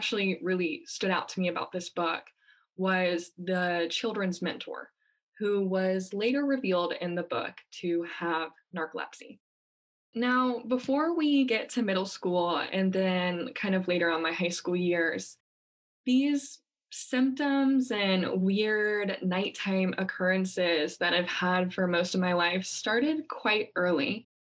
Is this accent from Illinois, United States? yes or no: no; Virginia, United States; moved away as an adult; also born or lived in Alabama; Now, when I moved from Virginia, where I am originally from, to Alabama for my undergraduate degree